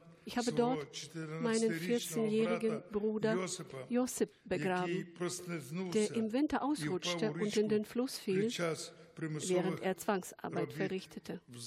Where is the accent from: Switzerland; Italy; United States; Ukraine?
Ukraine; Odesa, Odesa Oblast; Für mich ist es auch wichtig, ein würdiges Denkmal in meiner Heimatstadt Odessa zu errichten.